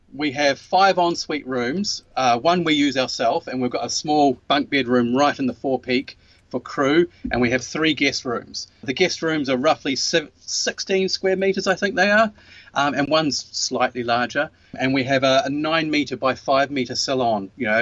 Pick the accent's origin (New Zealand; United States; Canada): New Zealand; being a Kiwi, we like to fly about as well. This is the fifth country we've lived in.